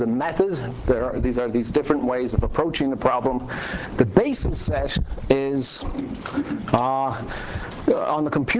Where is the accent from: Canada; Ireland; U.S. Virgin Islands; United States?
Ireland; I actually grew up in Ireland.